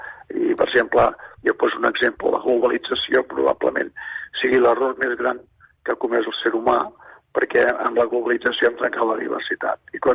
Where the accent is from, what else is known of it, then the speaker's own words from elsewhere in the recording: Catalonia, Spain; soc català i tinc per Catalunya, la meva terra, no, la mare, l'he viscut en el Pirineu i tal, i soc de Serranos, que diuen aquí a Castella i Lleó